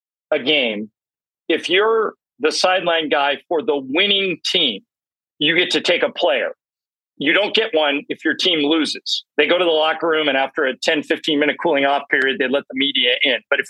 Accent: Los Angeles, California, United States; and then I got here to LA, which is my hometown, in 1995.

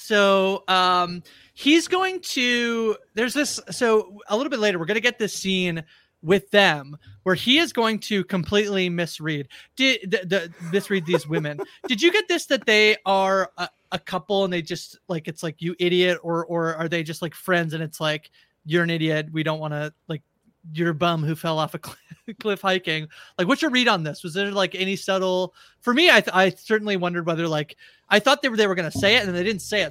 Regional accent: Canada; I'm a Canadian again, so I'm only going to speak to Canada.

